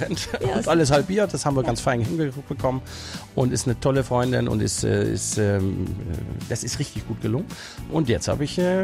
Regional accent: Burg, Schleswig-Holstein, Germany; mein Heimatdorf. Das ist mein Heimatdorf.

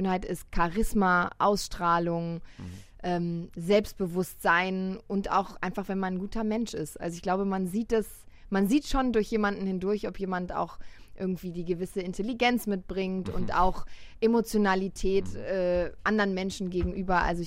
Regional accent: Baden-Württemberg, Germany; Ich bin ja im Schwarzwald groß geworden, das heißt auch mit Bergen groß geworden

